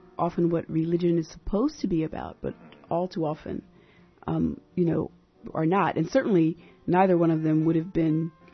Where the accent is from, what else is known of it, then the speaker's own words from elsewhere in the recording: Philadelphia, Pennsylvania, United States; I grew up in Philadelphia, where … just reigns, supreme.